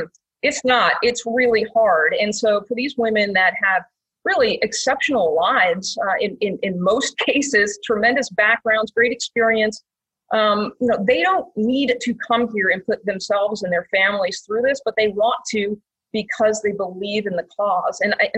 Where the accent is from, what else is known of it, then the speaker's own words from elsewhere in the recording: New York, United States; I grew up in upstate New York. Woodstock was in my school district.